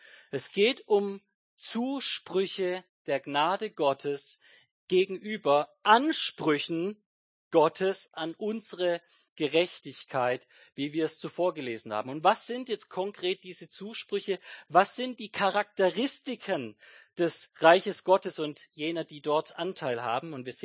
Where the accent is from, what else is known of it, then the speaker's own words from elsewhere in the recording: Waldtann, Baden-Württemberg, Germany; ich komme aus dem wunderschönen Waldtann, und dort gibt es nebenan ein Dörfchen